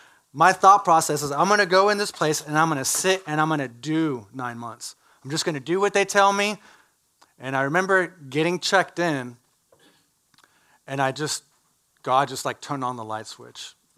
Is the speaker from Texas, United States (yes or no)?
yes; Sugar Land, Texas, United States; Growing up in Sugar Land, southwest side of Houston, mom, dad, mom, nurse, dad, car sales. I'm the youngest, got an older brother, older sister. Was raised in a different denomination.